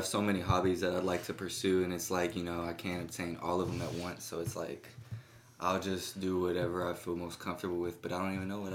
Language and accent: English; Burleson, Texas, United States; It's over there in my hometown, Burleson, so, I mean, it's pretty close